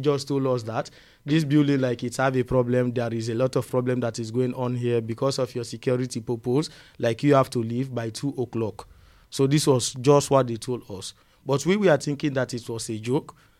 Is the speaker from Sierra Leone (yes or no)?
yes; Sierra Leone; I come from Sierra Leone.